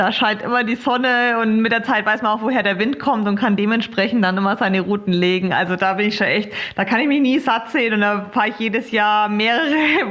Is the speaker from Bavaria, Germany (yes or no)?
yes; Bayreuth, Bavaria, Germany; born there; Also ich habe mehrere Bases. Geboren bin ich in Bayreuth, wo ich auch öfter mal bin. Dann natürlich am Olympiastützpunkt in Saarbrücken und hier in Lanzarote im Club La Santa.